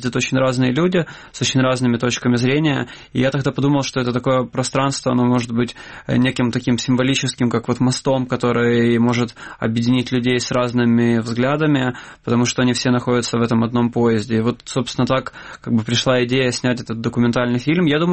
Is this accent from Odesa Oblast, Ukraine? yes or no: no; Donetsk, Donetsk Oblast, Ukraine; moved away; я не был в Донецке уже 5 лет, но этот поезд для меня это как частичка, которая меня связывает с Донецком, с моим родным городом и с моими близкими, которые остались там жить